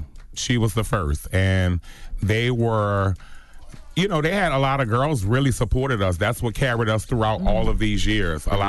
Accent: New Orleans, Louisiana, United States; I mean, I'm born and raised in New Orleans, Josephine Street

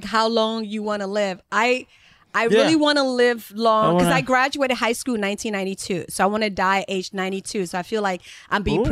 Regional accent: Liberia; when we were growing up in Liberia, like if your house didn't have TV, of course you go to your friends to watch TV

